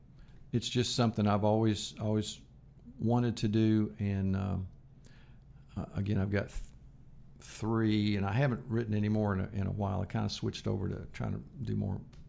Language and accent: English; Kansas, United States; based on something that happened back in my hometown. And the book covers my hometown in Kansas.